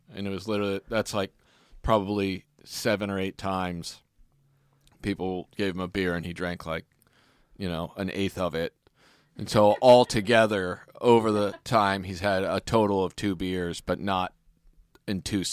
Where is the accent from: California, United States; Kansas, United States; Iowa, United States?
Kansas, United States; It was always like, I grew up in Kansas, so the chicks that the dudes liked were like the white trash chicks.